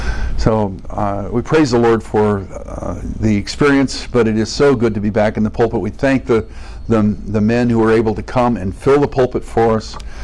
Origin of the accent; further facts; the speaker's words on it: California, United States; sorry, I'm from California.